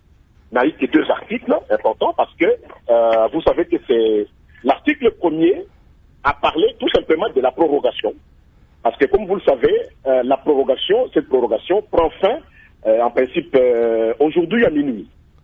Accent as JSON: {"language": "French", "country": "DR Congo", "said": "de l'état d'urgence chez nous en République démocratique du Congo."}